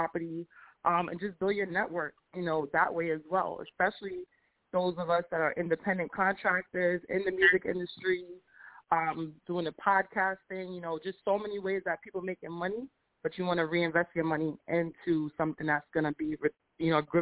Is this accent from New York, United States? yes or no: yes; Brooklyn, New York, United States; now in Queens, United States; I'm from Brooklyn, but I live in Jamaica, Queens.